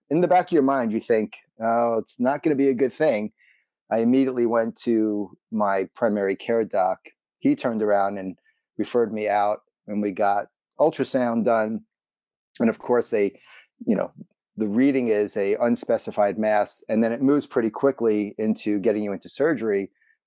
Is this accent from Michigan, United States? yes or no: no; Brooklyn, New York, United States; I happened to catch up with an old friend from growing up in Brooklyn.